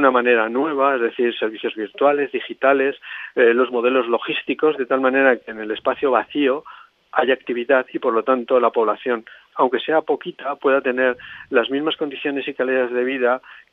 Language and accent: Spanish; Aragon, Spain; Bueno, yo soy aragonés, sí. He nacido aquí.